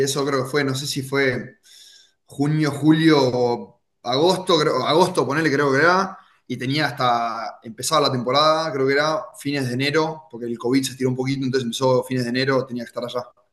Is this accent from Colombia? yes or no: no; Argentina; also born or lived in United States; yo nací en Estados Unidos, pero haber vivido en Argentina